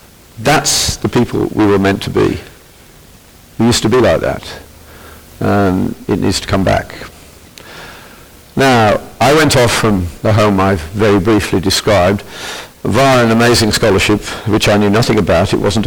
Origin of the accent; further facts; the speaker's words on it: Birmingham, West Midlands, United Kingdom; And growing up in Birmingham, which was the industrial centre of Britain, was one of the two best schools in England, intellectually.